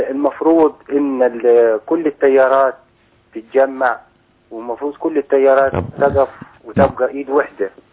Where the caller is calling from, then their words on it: Asyut, Asyut Governorate, Egypt; احنا نكلمك … من أسيوط.